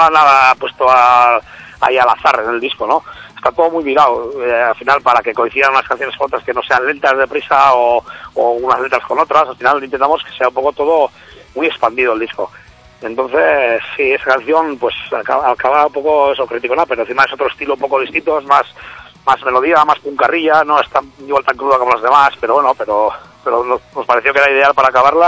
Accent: Basque Country, Spain; somos vascos, entonces creemos que debería de ir una canción mínima de euskera, que es nuestro idioma aquí oficial para nosotros

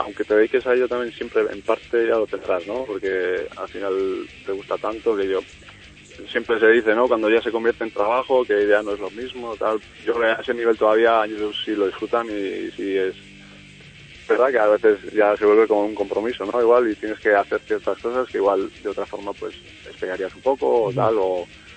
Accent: Azpeitia, Basque Country, Spain; first language Basque; Spanish is a second language; O sea, nosotros al final somos de Azpeitia, todos vascos de Azpeitia. Y pues nuestro idioma es el euskera

